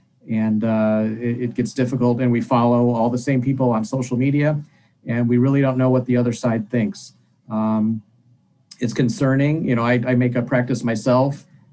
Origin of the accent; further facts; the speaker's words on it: Springfield, Illinois, United States; I read my hometown paper, the State Journal Register, every morning, still a subscriber after all these years and after working there for so long as well.